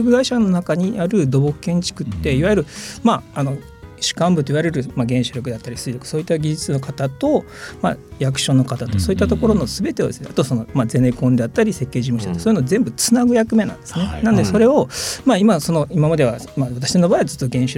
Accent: Kyushu, Japan; まあ、そもそもずっと生まれも育ちも九州ですので、そこに貢献するのはありかなと思って入ったのが実態

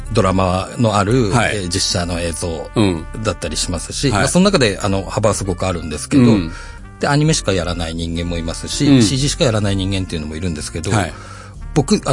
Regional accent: Kanazawa, Ishikawa, Japan; 石川県出身なんですけど。

